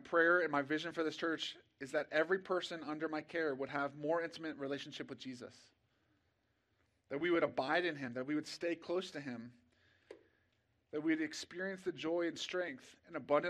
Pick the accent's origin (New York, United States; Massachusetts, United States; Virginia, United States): Virginia, United States; I grew up here in Prince William County. I'm in the fifth generation of my family to be raised here in Prince William County.